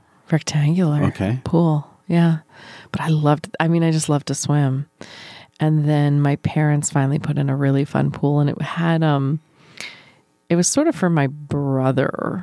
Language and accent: English; New Brunswick, New Jersey, United States; the pool in my hometown, we had a community pool in my hometown in New Brunswick, but I never swam in it.